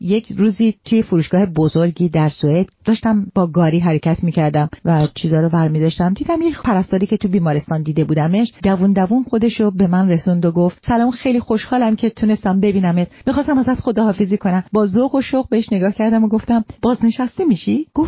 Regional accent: Iran; به عنوان یه ایرانی

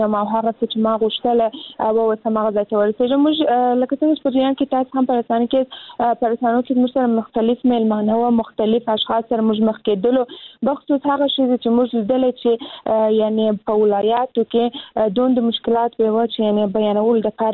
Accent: Kandahar, Afghanistan; زه هم د کندهار ولایت څخه یم،

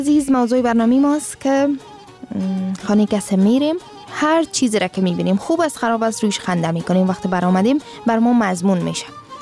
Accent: Afghanistan; ما افغان هستیم

